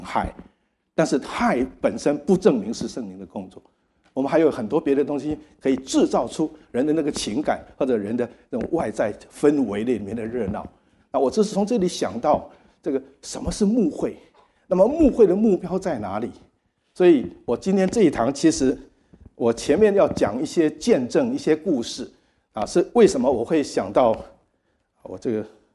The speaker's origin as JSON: {"language": "Chinese", "country": "China"}